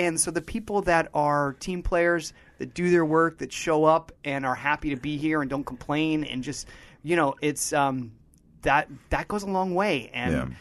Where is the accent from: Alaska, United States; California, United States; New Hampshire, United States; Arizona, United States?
New Hampshire, United States; See, I'm from New Hampshire, and so our city is Boston.